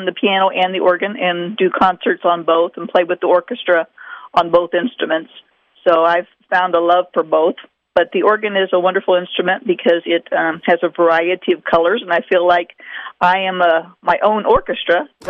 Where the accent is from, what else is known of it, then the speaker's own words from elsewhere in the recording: St. Clair, Missouri, United States; Actually, I grew up in St. Clair, Missouri, which is down in the St. Louis area, and went to school for 2 years at Fayette, Missouri College in Central Methodist.